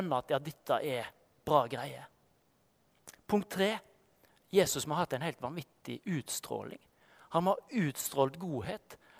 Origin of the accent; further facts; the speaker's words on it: Bømlo, Vestland, Norway; Nei, jeg kommer fra Bømlo, og så begynner man å prate litt om det.